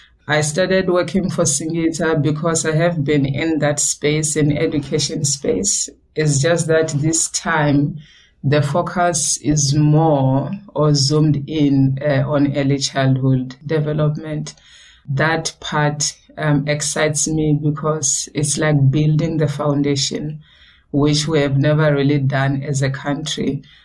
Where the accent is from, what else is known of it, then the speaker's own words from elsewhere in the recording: Justicia, Mpumalanga, South Africa; Love education, believe in education, and also love the communities, which is where I come from, born and raised in Justicia.